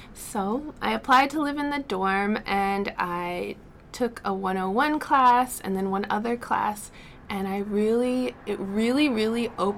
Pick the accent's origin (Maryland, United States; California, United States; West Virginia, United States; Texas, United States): Maryland, United States; Baltimore; I come from Baltimore, and Baltimore and DC are pretty diverse. And I grew up around a lot of different kinds of cultures and people.